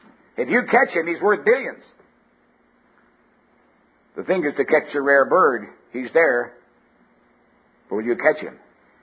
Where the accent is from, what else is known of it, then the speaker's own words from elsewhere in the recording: Canada; born there; I'm a Canadian by birth, never saw a cardinal.